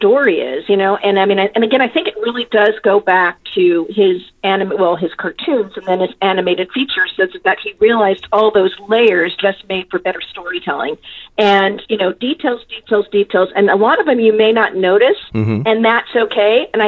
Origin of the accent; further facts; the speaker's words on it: California, United States; I grew up in the San Fernando Valley.